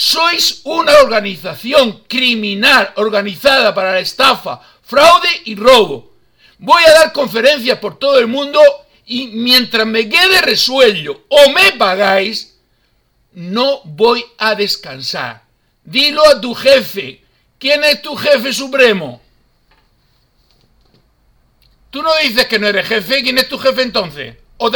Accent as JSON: {"language": "Spanish", "country": "Spain", "said": "Pero es que somos idiotas los españoles."}